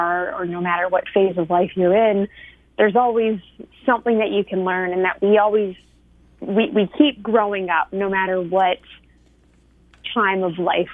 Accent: West Coast, Canada; So I grew up in the West Coast, or on the West Coast of Canada, and started traveling down to Nashville about 6 years ago.

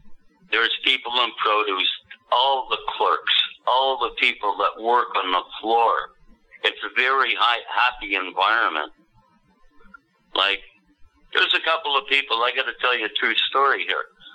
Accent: Prince Edward Island, Canada; born there; now in Ontario, Canada; I was born in Prince of Rhode Island. I come up to Ontario in 1979.

